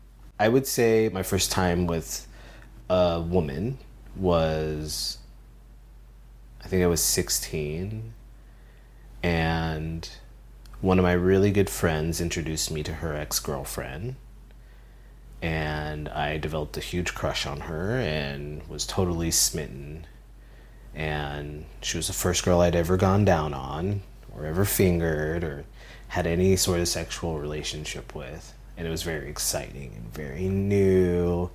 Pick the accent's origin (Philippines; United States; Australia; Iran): Philippines; born there; I'm 35 years old. I'm a military brat, or a former military brat, so I moved around a lot. I was born in the Philippines.